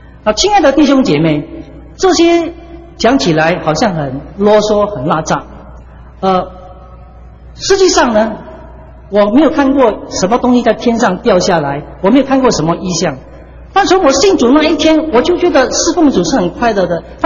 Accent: China; 那么我觉得我们中国人就是生意做不大

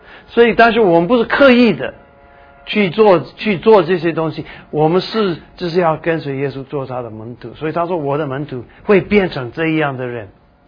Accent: Taiwan; accent: Taiwanese Mandarin; 了解啊？这是我们台湾国语啊，乱高兴。

